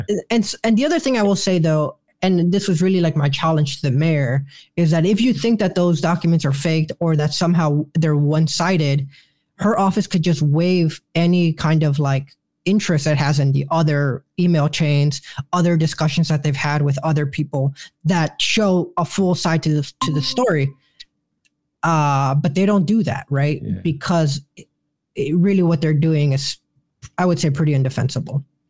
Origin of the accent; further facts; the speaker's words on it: Chicago, Illinois, United States; I grew up in Little Village, people just ignore, you know, Black and brown people